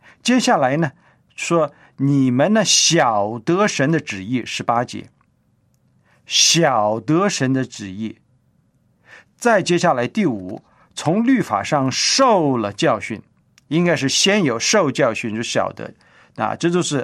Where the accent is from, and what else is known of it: China